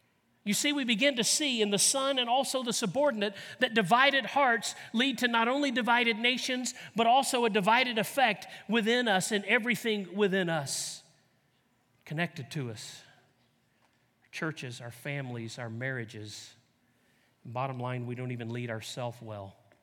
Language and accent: English; the South, United States; I was raised in the South, as I've said speaking here before, and we're taught to treat women with respect